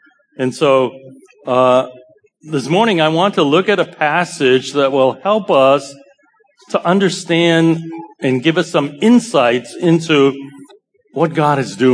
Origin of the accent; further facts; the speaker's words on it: Cambridge, Massachusetts, United States; I grew up in Cambridge, and then this was before it became a very expensive place to live, all right? And my parents were very hardworking immigrants from Toisan province in China.